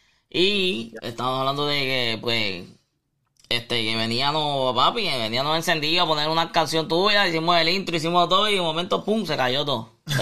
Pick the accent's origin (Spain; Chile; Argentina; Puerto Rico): Puerto Rico; mi niño es dominicano, tiene raíces, su mamá es dominicana, yo soy de Puerto Rico, pero su mamá es dominicana, me identifico un poco porque mi niño tiene raíces del Cibao.